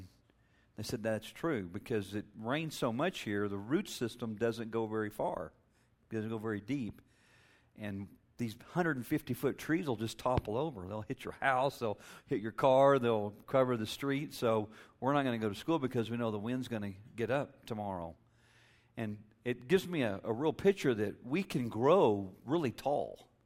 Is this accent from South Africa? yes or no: no; Texas, United States; I grew up in West Texas and get a good old southwest wind